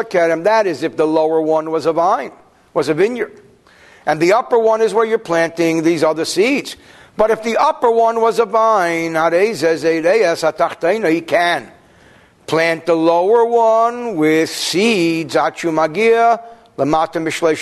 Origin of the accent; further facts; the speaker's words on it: Newark, New Jersey, United States; Now, I'm from New Jersey. We didn't plant a lot of vines, at least where I lived. Even though there is a place not far from where I grew up called Vineland. But I grew up in Newark.